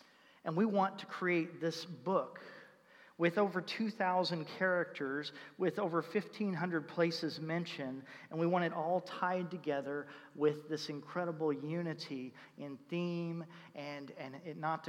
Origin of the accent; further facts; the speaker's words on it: Indianapolis, Indiana, United States; I grew up in Indianapolis, Indiana, and the closest amusement park was Kings Island